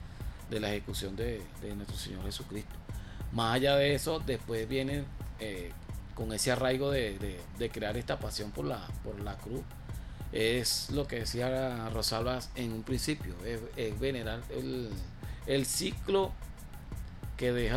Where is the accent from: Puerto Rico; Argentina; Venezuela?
Venezuela; la fe y la devoción hacia nosotros como venezolanos, hacia Santísimo Madero.